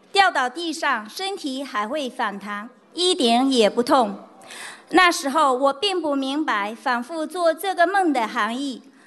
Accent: Rome, Lazio, Italy; 大家好，我来自意大利罗马

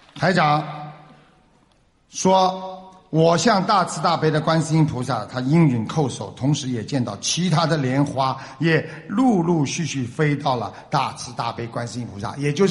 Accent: China; 我们大陆人叫洗澡，他叫冲凉

